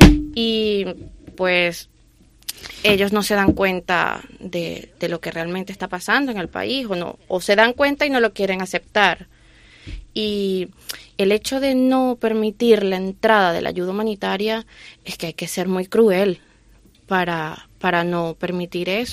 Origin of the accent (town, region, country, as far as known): Venezuela